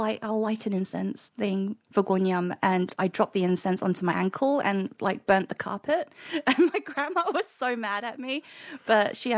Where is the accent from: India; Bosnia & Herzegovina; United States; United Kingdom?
United Kingdom; Royal Tunbridge Wells, South East England; So I try very hard to always say I'm from Royal Tunbridge Wells.